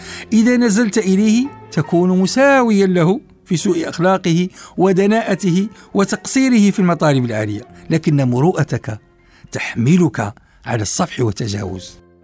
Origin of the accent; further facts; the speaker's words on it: Morocco; والحمد لله أن بلدنا المغرب تمكن من تقنين هذا السلوك